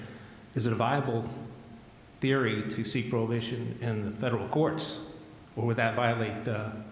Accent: Tampa, Florida, United States; from Tampa, Florida.

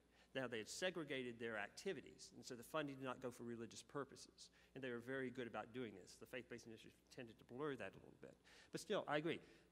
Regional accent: Oregon, United States; My home state, Oregon, they borrowed their constitution from Indiana, which borrowed it from Michigan, from what I understand.

